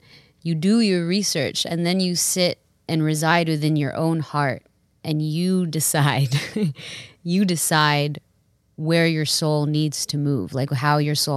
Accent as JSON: {"language": "English", "country": "Saudi Arabia", "tie": "born or raised there", "said": "I grew up in Saudi Arabia and I went to Saudi schools and I studied a very strict religious curriculum."}